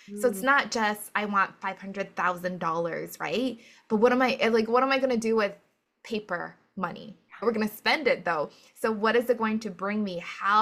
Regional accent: Hawaii, United States; okay, so I'm from Hawaii, and like it's island.

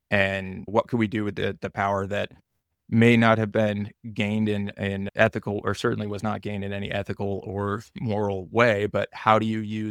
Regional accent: United States; growing up in the United States, most people, at least in my position, like the middle class, feel pretty secure

